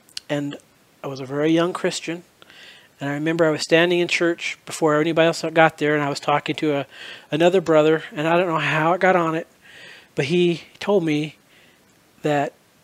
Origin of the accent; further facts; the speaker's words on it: Texas, United States; As I got into high school, so I came from Texas, and there's a lot of football played down in Texas